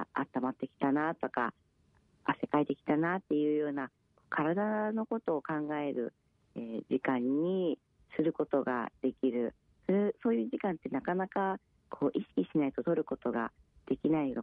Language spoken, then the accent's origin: Japanese; Nagoya, Aichi, Japan; そうですね、もともと名古屋でお仕事をしてたんですけれども、